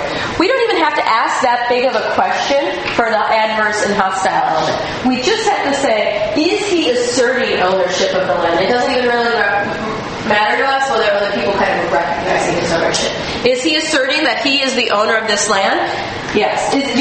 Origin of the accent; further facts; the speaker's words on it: Wisconsin, United States; This is how you know I'm from Wisconsin.